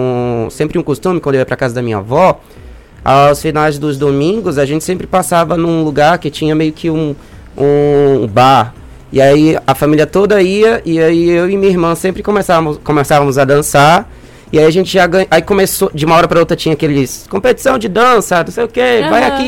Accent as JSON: {"language": "Portuguese", "town": "Manaus", "region": "Amazonas", "country": "Brazil", "said": "Não, eu sou de Manaus."}